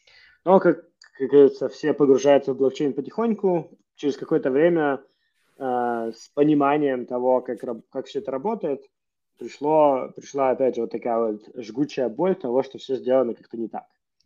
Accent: Kharkiv, Kharkiv Oblast, Ukraine; moved away as an adult; я, как бы, из Харькова, с Украины, учился в Харькове, работал на американскую компанию, которая занималась машинным обучением, переехал туда

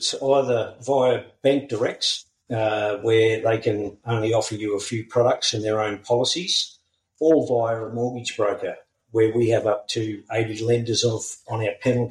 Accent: New South Wales, Australia; I was migrating down from New South Wales, country New South Wales, and, had 6 or 7 years in Melbourne before moving to sunny Queensland for a bit of a sea change and a bit better weather than good old Melbourne town.

